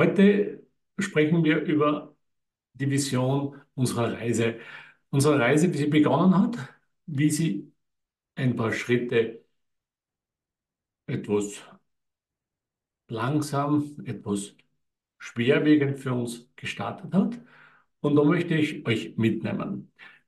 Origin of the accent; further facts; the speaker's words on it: Austria; weil schließlich sind wir aus Österreich. Österreich hat kein Meer.